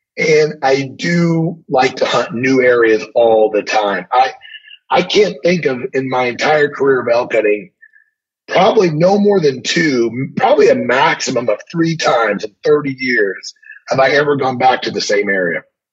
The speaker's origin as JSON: {"language": "English", "region": "Missouri", "country": "United States", "said": "You know, I said this earlier when we started recording. I'm originally from Missouri, and I started elk hunting, you know, in my early 20s from Missouri."}